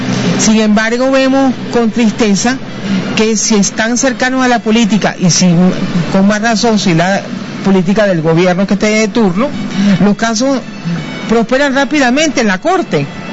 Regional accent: Venezuela; also born or lived in Honduras; Yo soy venezolana y soy hondureña. Con mucho orgullo llevo mis dos nacionalidades en el corazón.

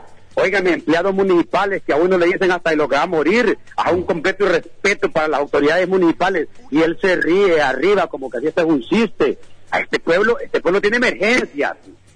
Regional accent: Talanga, Francisco Morazán, Honduras; mi pueblo, Talanga, es el pueblo más subdesarrollado, el pueblo que conozco que está más en el abandono

